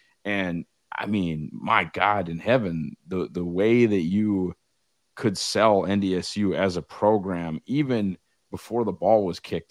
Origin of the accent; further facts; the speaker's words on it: Northwood, North Dakota, United States; I'm from Northwood. Region 2, I think we used to be like District 8, but I can't remember.